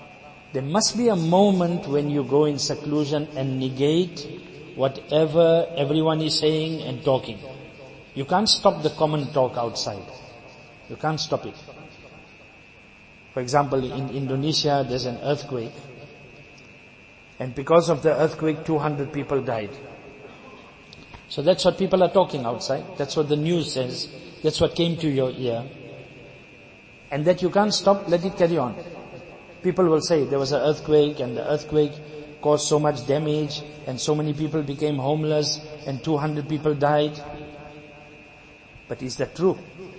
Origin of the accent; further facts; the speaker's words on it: Lenasia, Gauteng, South Africa; I come from Lanesia, Lens.